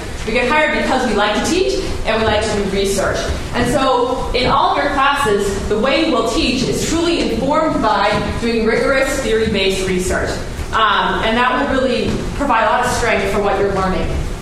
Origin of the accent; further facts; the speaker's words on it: United States; now in United Kingdom; You'll be able to tell from my voice I'm American, and I come out of the American university system